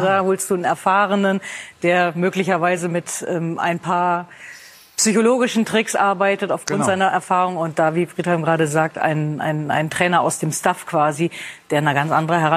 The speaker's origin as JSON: {"language": "German", "region": "Rhineland", "country": "Germany", "said": "Naja, ich als Rheinländerin natürlich aufgesaugt"}